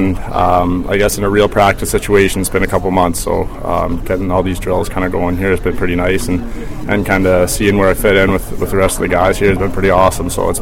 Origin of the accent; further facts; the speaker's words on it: London, Ontario, Canada; Back in my hometown in London.